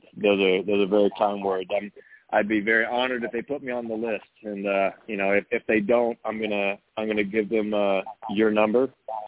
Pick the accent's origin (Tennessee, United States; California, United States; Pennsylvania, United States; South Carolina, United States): South Carolina, United States; Charleston; I was from right outside of Charleston. So I grew up in the Charleston area my whole life, and then I went to college at Charleston as well. So the first 20-plus years, I was in the Lowcountry.